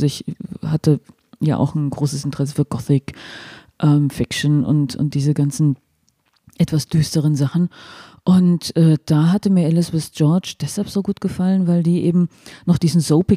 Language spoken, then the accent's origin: German; Solms, Hesse, Germany; also born or lived in Ehringshausen / Giessen / Bonn / Durham; ich bin aufgewachsen in Solms, das ist in der Nähe von Wetzlar, also ein Stückchen weiter. Halt, Ehringshausen war halt das Geburtskrankenhaus.